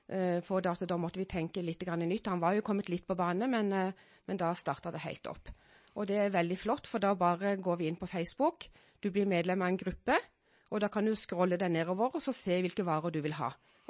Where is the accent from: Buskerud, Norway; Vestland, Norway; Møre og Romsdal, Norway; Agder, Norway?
Agder, Norway; Søgne; now in Beitostølen, Norway; jeg kommer fra Søgne, fra Vest-Agder, og flyttet til Beitostølen sommeren 80 for å da utdanne meg som kokk. Og siden har jeg vært her.